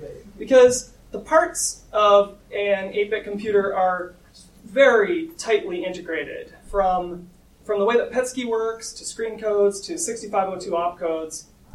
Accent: Kingston, Ontario, Canada; I'm from Kingston, Ontario.

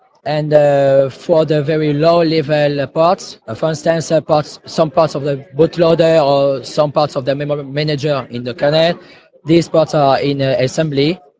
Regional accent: France; English is a second language; I'm coming from France, and I'm one of the few French developer of React.OS.

